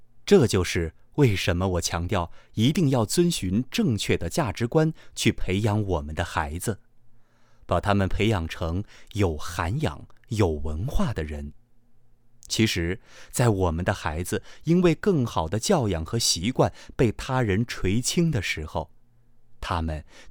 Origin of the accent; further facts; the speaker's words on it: Taiwan; also born or lived in Shanghai, China; 我出生在中国上海，一岁的时候跟随父母到了中国台湾。大学毕业后，我游学欧美